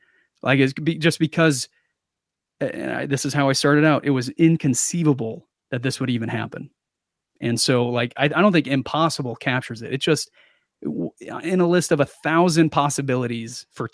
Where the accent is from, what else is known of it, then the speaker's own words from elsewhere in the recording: Kansas City, Missouri, United States; one of the reasons why I love … is because of a radio station I grew up listening to in Kansas City.